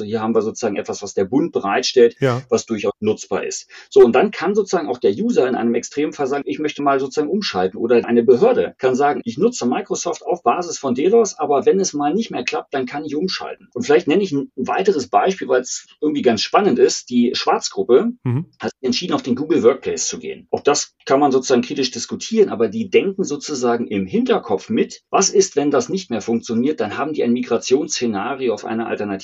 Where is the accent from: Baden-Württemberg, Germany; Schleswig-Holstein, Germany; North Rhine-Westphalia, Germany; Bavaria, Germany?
Schleswig-Holstein, Germany; Ich bin Schleswig-Holsteiner.